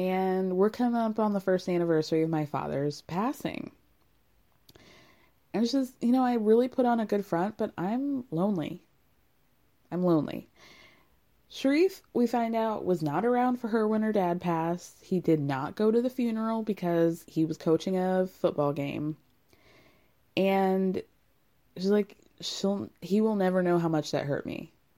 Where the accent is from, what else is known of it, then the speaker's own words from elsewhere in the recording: Illinois, United States; born there; And listen, you guys, I was born in Illinois. I am no stranger to a casserole.